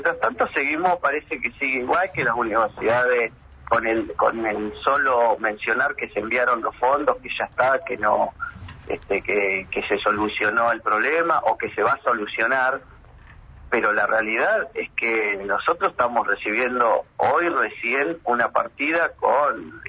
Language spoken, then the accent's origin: Spanish; Río Negro, Argentina; Yo vengo desde la provincia de Río Negro